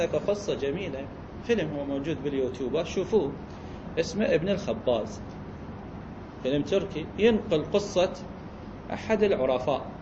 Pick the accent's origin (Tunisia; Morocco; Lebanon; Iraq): Iraq; بس مثلا أكلة الآن ما موجودة عندنا بالعراق